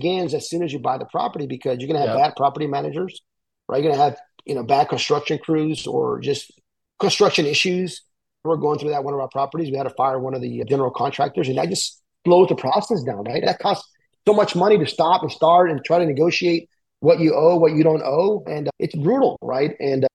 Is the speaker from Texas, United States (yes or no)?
yes; El Paso, Texas, United States; first language Spanish; English is a second language; I was born in the States, but my first language really was Spanish. And then I learned English in West Texas, El Paso.